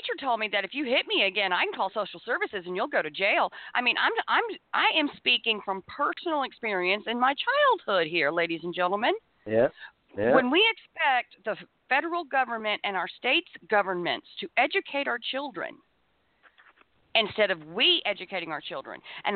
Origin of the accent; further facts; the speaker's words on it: United States; And that's what we as American people have done.